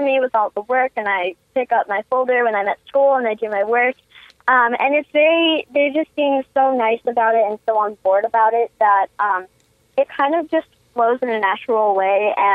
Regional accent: Indiana, United States; I'm Northwest Indiana.

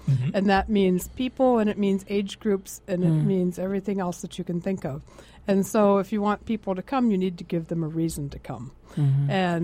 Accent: Kansas City, United States; and I'm from Kansas City

